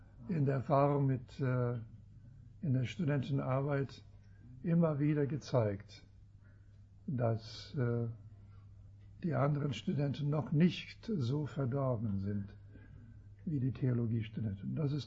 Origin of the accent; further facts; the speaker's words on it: Esch, Switzerland; Ich komme aus der Schweiz, aus Esch, südlich von Basel.